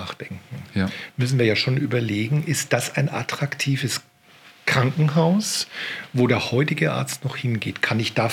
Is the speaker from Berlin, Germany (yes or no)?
no; Bavaria, Germany; ich bin aus Oberfranken jetzt zugereist, ne?